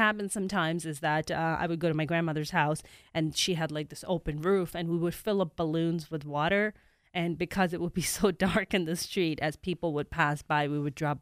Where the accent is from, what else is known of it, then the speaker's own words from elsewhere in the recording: Pakistan; But, you know, I've had some fond memories growing up in Pakistan with my... at my grandmother's house.